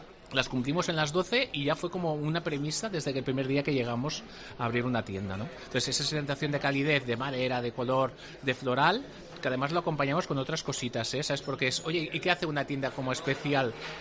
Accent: Barcelona, Catalonia, Spain; now in Santander, Spain; yo soy de Barcelona, hace 4 años que vivo aquí

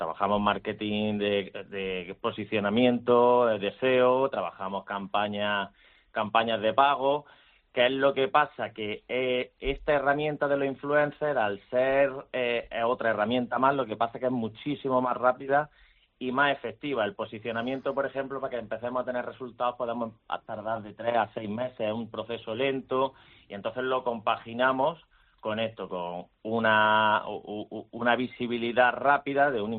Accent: Jaén, Andalusia, Spain; nosotros en este caso que venimos de Jaén

